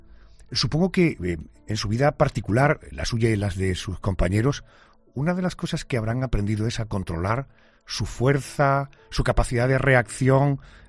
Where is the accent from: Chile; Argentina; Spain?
Spain